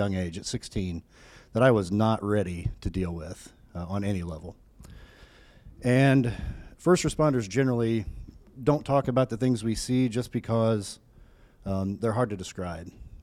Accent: Vincennes, Indiana, United States; now in Indianapolis, United States; I grew up in Vincennes, Indiana. Has anybody here been to Vincennes by chance?

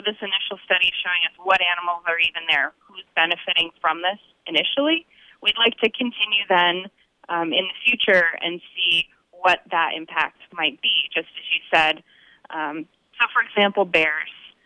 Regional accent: Idaho, United States; I grew up out in Idaho in a hunting family, and my dad puts out a camera at his gut pile as well.

